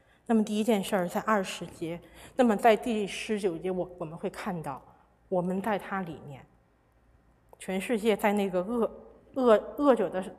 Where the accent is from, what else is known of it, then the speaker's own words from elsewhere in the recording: China; 用我们中国人的话说，就是他在吊着那一口气